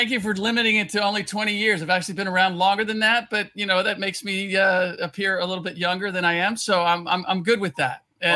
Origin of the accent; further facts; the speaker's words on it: Cincinnati, Ohio, United States; I'm born and raised in Cincinnati.